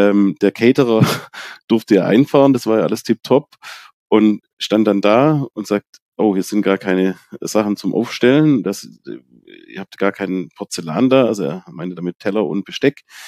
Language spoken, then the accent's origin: German; Baden-Württemberg, Germany; Und dann als Schwabe fragt man natürlich erstmal